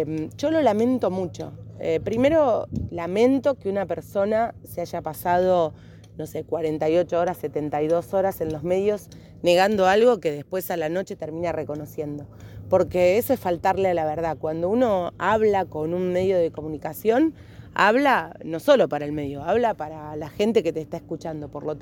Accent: Santa Fe, Argentina; como santafesina y con el corazón puesto como gobierno de la provincia de Santa Fe en Rosario

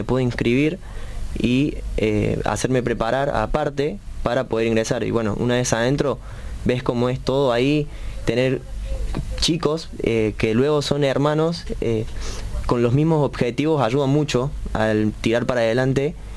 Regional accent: Córdoba, Argentina; Yo acá de Córdoba, capital soy.

